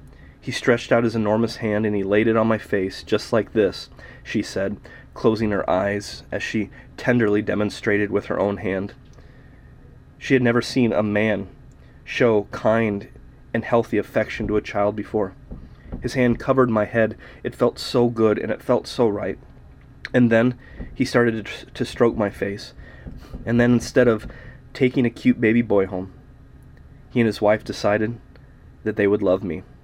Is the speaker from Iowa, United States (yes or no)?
yes; Atlantic, Iowa, United States; I'll tell you a little bit about me. I'm from Atlantic, Iowa.